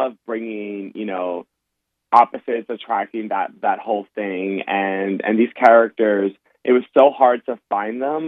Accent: New York City, New York, United States; I'm from New York. I'm born and raised in the South Bronx, and I just love writing about New York.

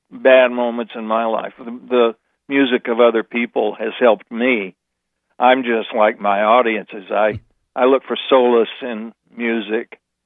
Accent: California, United States; now in New York, United States; The fact that I moved east, I mean, as a Californian, that I would move my family to New York in the worst blizzard of the decade

